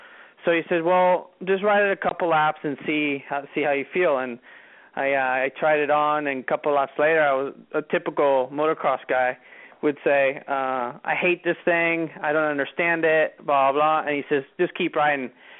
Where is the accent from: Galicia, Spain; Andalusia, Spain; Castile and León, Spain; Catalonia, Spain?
Catalonia, Spain; Barcelona; Yeah, so basically I was born in Spain, Barcelona, and born and raised there.